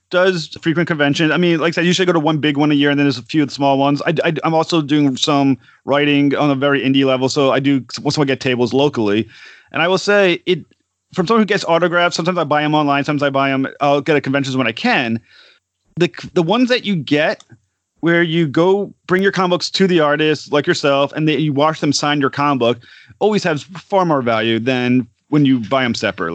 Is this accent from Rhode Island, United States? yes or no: yes; Rhode Island, United States; I'm from Rhode Island, so if you could head to one on the Northeast, that'd be fantastic for me.